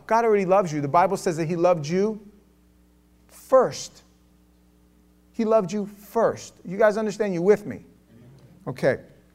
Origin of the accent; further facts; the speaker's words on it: New York City, New York, United States; I don't know how you grew up, but I grew up in New York City.